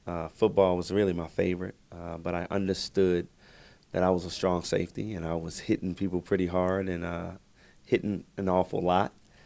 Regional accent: Baltimore, Maryland, United States; I grew up in Baltimore, which they recruited me to play two sports.

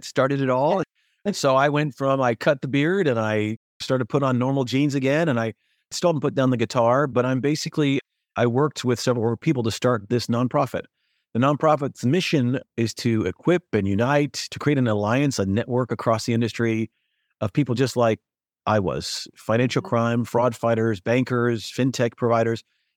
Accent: Singapore; also born or lived in Japan; Cause I've been so city my whole life growing up in Singapore and Japan.

